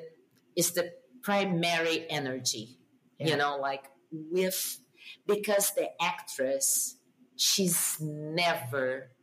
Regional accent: Brazil; English is a second language; I am a woman from Brazil.

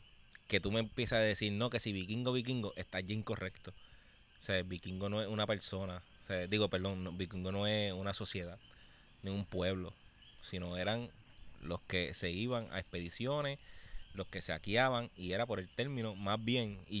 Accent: Puerto Rico; Sí, es como los puertorriqueños, cuando salíamos, pues la mamá lo que te decía

